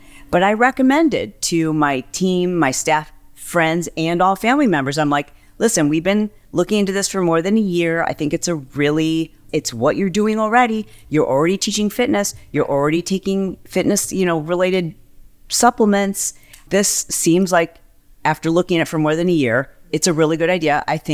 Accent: Fowlerville, Michigan, United States; also born or lived in Detroit; So I was born in Detroit. We lived there for, I don't know, like 4 years or something. And so when we were really young, we moved to a small country town called Fowlerville, Michigan.

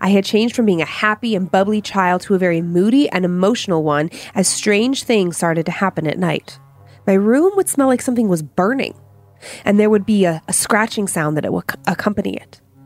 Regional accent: Hawaii, United States; Growing up in Hawaii was fun and full of amazing adventures.

